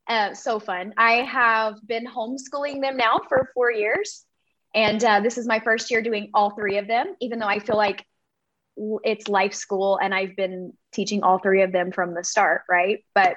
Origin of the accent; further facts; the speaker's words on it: Louisiana, United States; So I am from Southwest Louisiana, born and raised here, small rural community. I was raised very rural.